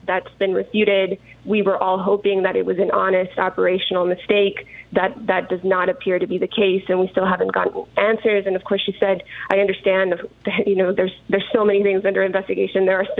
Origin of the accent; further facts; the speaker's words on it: El Paso, Texas, United States; I had seen it again in my hometown of El Paso